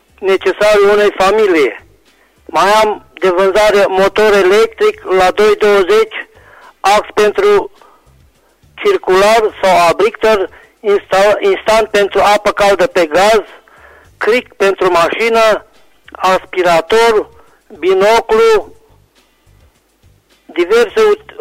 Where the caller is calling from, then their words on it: Reșița, Caraș-Severin, Romania; din Reșița, cartier Cuptare.